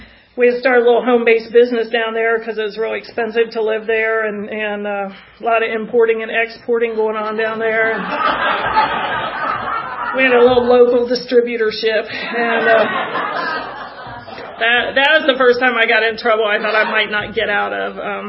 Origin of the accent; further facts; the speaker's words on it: Midwest, United States; I've never been a winter person, and that was yet another resentment growing up in the Midwest.